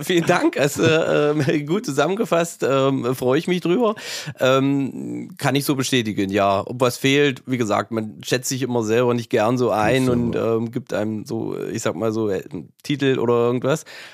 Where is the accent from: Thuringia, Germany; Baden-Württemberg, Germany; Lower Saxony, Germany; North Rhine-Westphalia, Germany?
Thuringia, Germany; Breitenholz; Wir haben schon immer in Breitenholz gewohnt. Meine Eltern haben dort bei meinem Großvater das Haus ausgebaut in den 80er Jahren